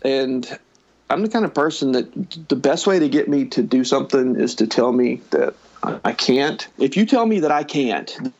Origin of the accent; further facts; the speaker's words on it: New Orleans, Louisiana, United States; somebody found out I was from the New Orleans area